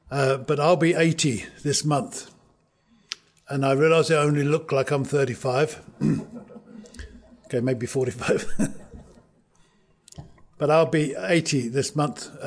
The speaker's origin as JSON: {"language": "English", "region": "England", "country": "United Kingdom", "said": "Being English, I have a very strange mind."}